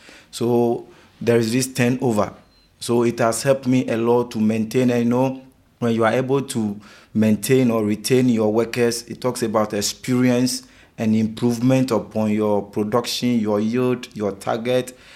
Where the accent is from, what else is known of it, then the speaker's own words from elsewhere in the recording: Accra, Greater Accra, Ghana; from Ghana, Accra. That's the Greater Accra region